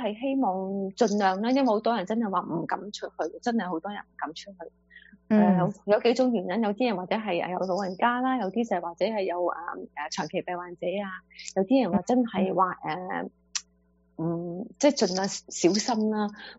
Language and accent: Cantonese; China; 我從來都唔覺得我自己身為中國人係俾人歧視咯